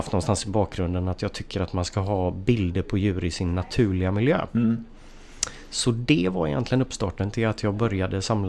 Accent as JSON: {"language": "Swedish", "town": "Gothenburg", "region": "Västra Götaland County", "country": "Sweden", "tie": "born or raised there", "said": "Alltså jag är uppvuxen på västkusten, jag är ju göteborgare från början."}